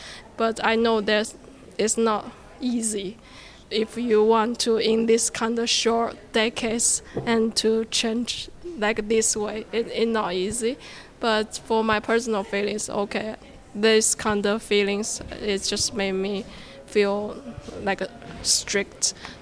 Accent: China; English is a second language; because I'm from China

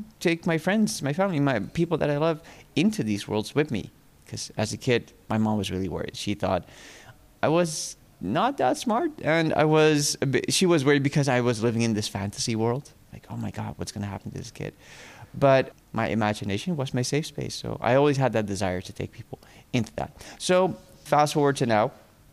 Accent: Amsterdam, North Holland, Netherlands; So I was born in Amsterdam. Both my parents came from South America, from Suriname.

